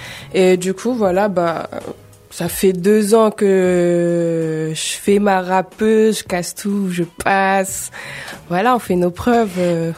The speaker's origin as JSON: {"language": "French", "town": "Paris", "region": "Île-de-France", "country": "France", "said": "moi je viens de Paris, Paris 11, La Roquette, Sedaine, Bastille, La Tume, on connaît."}